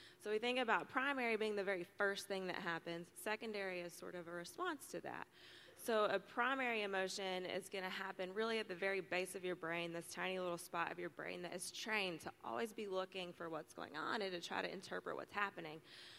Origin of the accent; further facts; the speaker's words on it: Knoxville, Tennessee, United States; I grew up in Knoxville here at Central Baptist Church